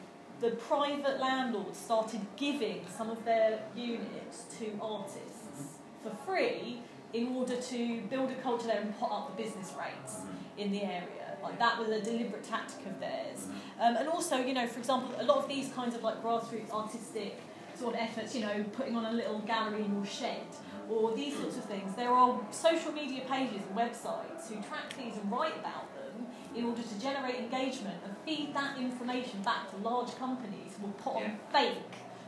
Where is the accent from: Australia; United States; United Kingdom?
United Kingdom; London; Because I'm from London